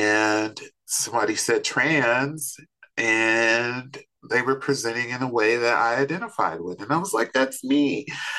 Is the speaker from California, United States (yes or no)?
yes; Los Angeles, California, United States; I grew up in South Central and around 13, went to the streets.